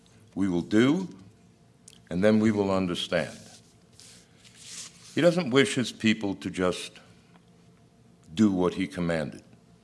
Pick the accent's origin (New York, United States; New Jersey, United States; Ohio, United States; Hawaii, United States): New York, United States; Brooklyn; When I was young, I was raised in the Holy Land in Brooklyn, where there were more Jews than there was in all of Israel.